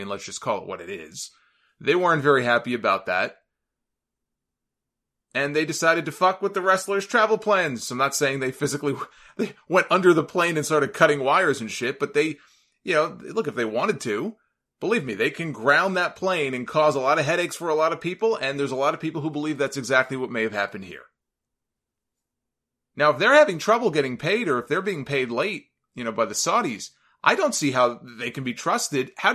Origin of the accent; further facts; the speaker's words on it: New York, United States; I say that as a New Yorker.